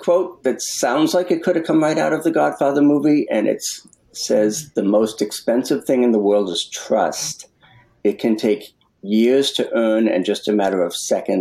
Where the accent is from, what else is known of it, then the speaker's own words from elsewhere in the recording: Medford, Massachusetts, United States; because I grew up in Medford, Massachusetts, which was sort of like the mob capital of New England.